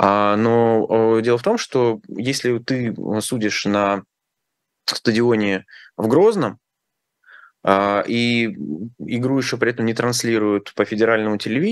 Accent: Kazakhstan; Другое дело, что меня это коробит как человек, который вырос не в России. Да? Я вырос в Казахстане, и для меня это большая разница.

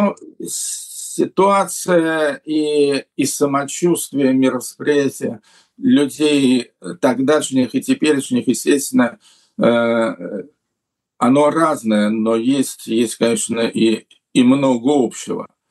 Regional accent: Russia; born there; moved away; Назвать ее Россией мачехой я не могу, поскольку все-таки я там родился, действительно родился.

